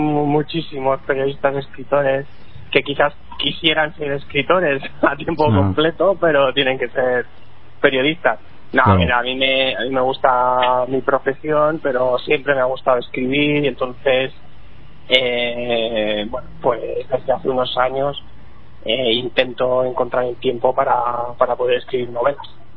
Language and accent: Spanish; Badalona, Catalonia, Spain; porque yo soy de aquí, de Badalona, una ciudad pegada a Barcelona.